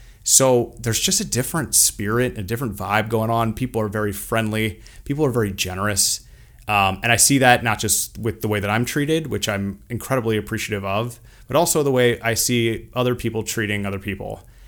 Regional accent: United States; now in Riyadh, Saudi Arabia; living here in Riyadh as an American

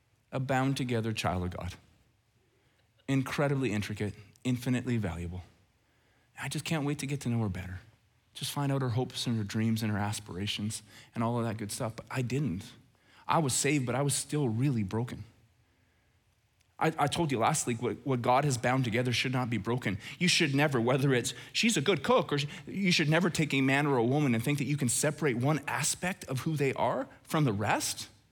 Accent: Red Deer, Alberta, Canada; if you would have gone back in time to me and my buddies growing up in Red Deer, Alberta

